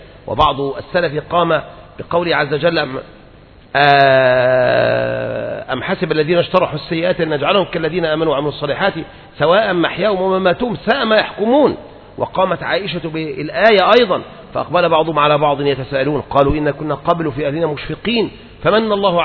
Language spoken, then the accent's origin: Arabic; Egypt; أنت مثلا عندنا في مصر نقرأ قراءة مثلا حفص